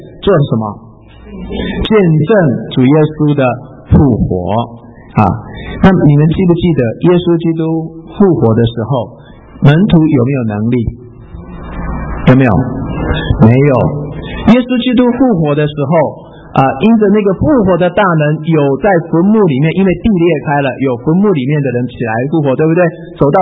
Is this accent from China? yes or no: no; Japan; 我就97年选择回到日本去，就是我生长的、我长大的地方